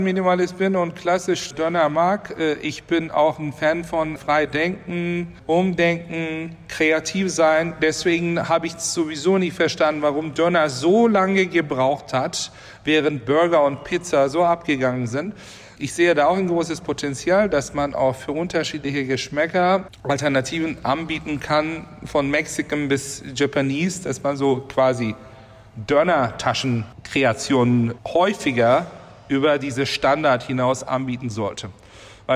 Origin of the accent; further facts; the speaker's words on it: Istanbul, Turkey; Also ich sag mal so, ich bin auch in Istanbul aufgewachsen.